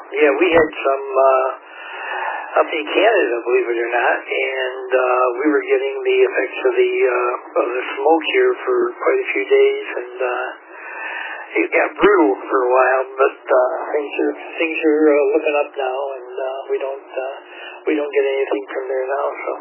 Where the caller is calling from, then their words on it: South Wales, New York, United States; I'm in South Wales, New York, which is about 15 miles south of Buffalo.